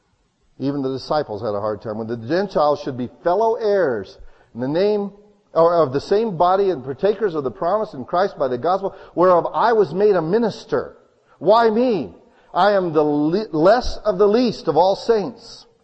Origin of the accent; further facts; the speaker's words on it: United States; Because we know there's no free lunch. We're American.